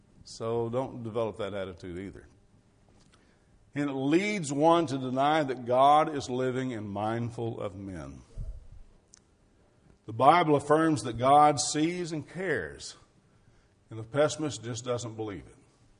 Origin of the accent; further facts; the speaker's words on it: Arkansas, United States; I grew up in Arkansas, and I always wore shoes.